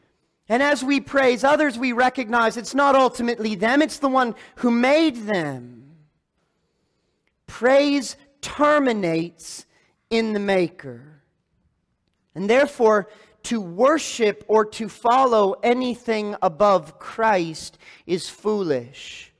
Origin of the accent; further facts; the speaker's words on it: Lansing, Michigan, United States; I grew up in Lansing. I didn't travel a lot. Lansing is not known for its impressive skyscrapers.